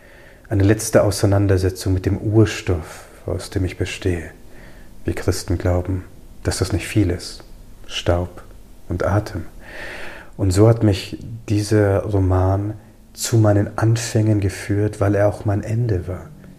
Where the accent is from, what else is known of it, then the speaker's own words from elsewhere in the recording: Germany; Ich bin in Deutschland groß geworden. Weil mein Vater konvertiert ist, bin ich Christ.